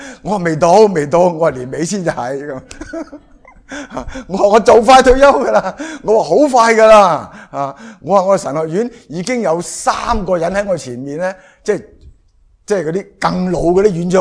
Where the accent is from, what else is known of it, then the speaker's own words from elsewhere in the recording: Guangdong, China; 咁我哋广东人有句说话啊，唔系就系广东人讲嘅